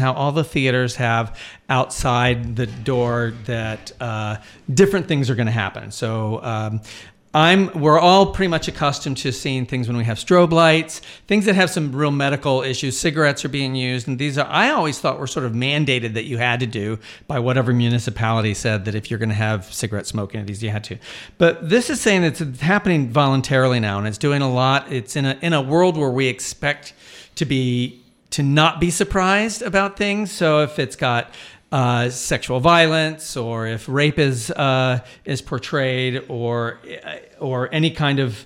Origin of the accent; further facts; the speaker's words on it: Cuba; I didn't realize that Cuba, because I'm from Cuba, I pronounce Cuba.